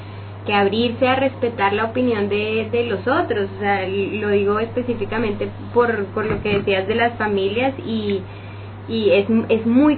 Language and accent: Spanish; Colombia; pues, como colombiano, y me incluyo